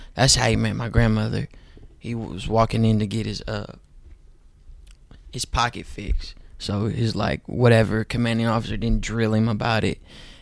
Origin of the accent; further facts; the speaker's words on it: Oakland, California, United States; I mean, I told like my close partners, but you know, I'm from Oakland. My story isn't even that unique when it comes to like hardships.